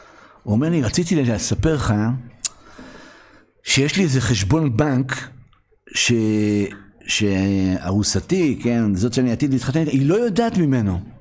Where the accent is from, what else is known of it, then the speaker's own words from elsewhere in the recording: Ra'anana, Central District, Israel; אני בא מרעננה, אלופת הארץ, אליפות מפוקפקת, ששם כל זוג שני